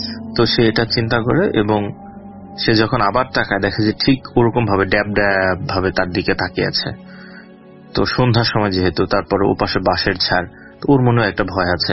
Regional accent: Rajbari, Dhaka Division, Bangladesh; now in Dhaka, Bangladesh; আমার বাড়ি হচ্ছে রাজবাড়িতে, আমি ঢাকাতে থাকি দীর্ঘদিন যাবৎ।

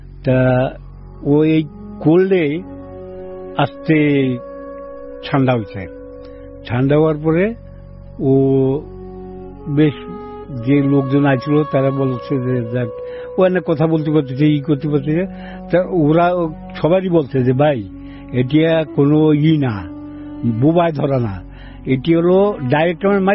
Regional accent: Gopalganj, Dhaka Division, Bangladesh; এবং সে বাড়ি দিনাজপুর আর আমার বাড়ি গোপালগঞ্জ

